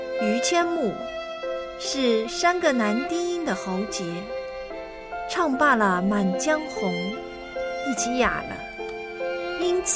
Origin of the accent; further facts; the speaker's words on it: Hangzhou, Zhejiang, China; 我的家乡杭州像一首诗